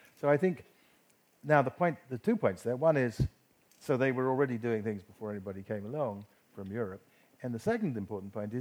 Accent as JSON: {"language": "English", "town": "Kumasi", "region": "Ashanti", "country": "Ghana", "tie": "born or raised there", "said": "I'm still connected to the street that I grew up in Kumasi."}